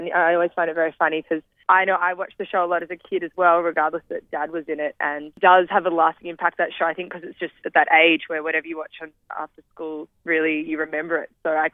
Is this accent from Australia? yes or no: yes; Williamstown, Victoria, Australia; also born or lived in Perth; So we moved from Perth to Melbourne, and then Dad got the gig in Round the Twist, and it ended up being the primary school we went to, which was in Williamstown.